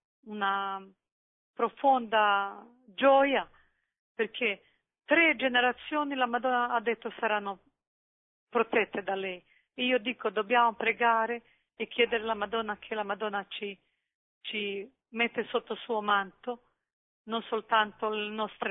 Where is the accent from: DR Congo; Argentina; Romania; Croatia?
Croatia; Italian is a second language; now in Italy; mi sono sposata in Italia e la mia vita è legata con Italia, amo Italia, nonostante che sono croata nel mio cuore, ma anche una parte del mio cuore è anche italiano.